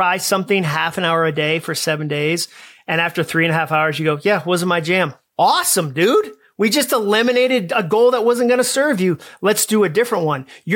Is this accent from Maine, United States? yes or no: no; Massachusetts, United States; I mean, I grew up in Massachusetts. That means very if you didn't grow up in Massachusetts.